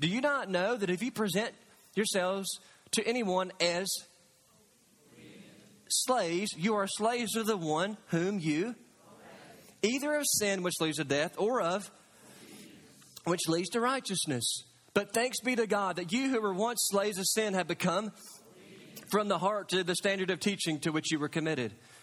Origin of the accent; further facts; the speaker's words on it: Kentucky, United States; But I grew up in Katy's, Kentucky, and in the Katy's, Kentucky standard version of the Bible